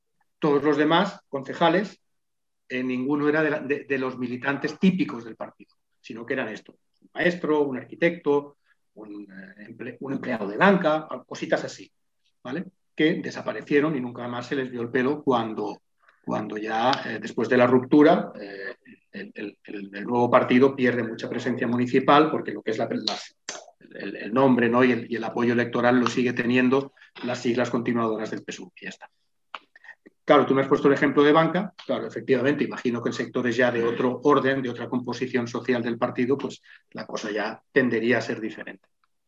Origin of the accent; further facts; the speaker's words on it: Sant Adrià de Besòs, Catalonia, Spain; de ahí en San Adrián, de donde soy yo